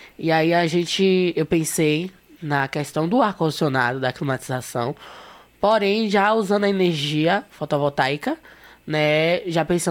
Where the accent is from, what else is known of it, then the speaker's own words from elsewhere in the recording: Salvador, Bahia, Brazil; Eu sou de Salvador, né?